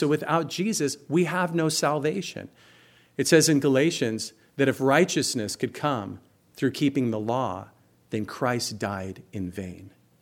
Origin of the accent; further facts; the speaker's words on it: United States; born there; I'm born in America. I'm an American. I'm a Republican. I'm a Methodist.